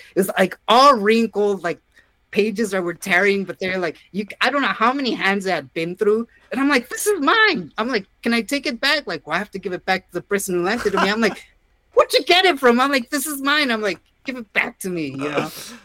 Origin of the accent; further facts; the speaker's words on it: Texas, United States; growing up in South Texas, there was a lot of conservative, like, you know, evangelical Christians as well as Catholicism.